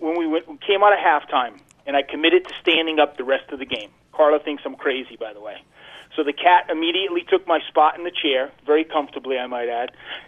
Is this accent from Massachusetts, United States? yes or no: yes; Fall River, Massachusetts, United States; Yeah, I'm from Fall River, Massachusetts.